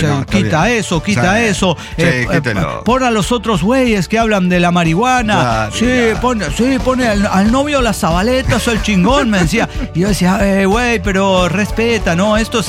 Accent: León, Guanajuato, Mexico; also born or lived in Tabasco; Me mudé a León directamente porque yo dije, Tabasco es demasiado chico para los tres. Así que me mudé a León para... de donde soy originario, en realidad.

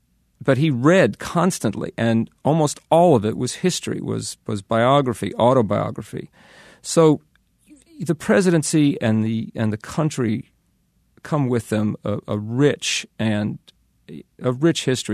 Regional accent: Manhattan, New York, United States; He came to visit us in New York. I grew up in Manhattan.

